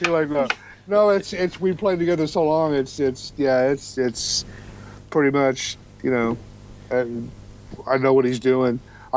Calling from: Houston, Texas, United States; Oh, I'm in Houston.

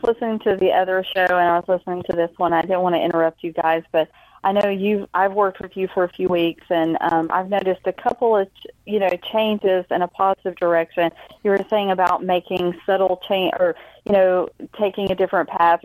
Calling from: Georgia, United States; from Georgia.

